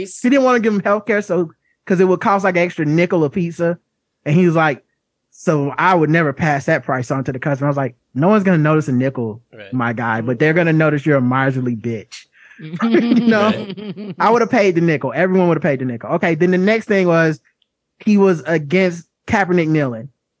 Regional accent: the South, United States; I'm from the South.

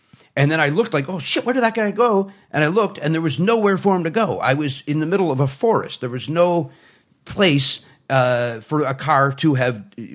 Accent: Chicago, Illinois, United States; I grew up in Chicago.

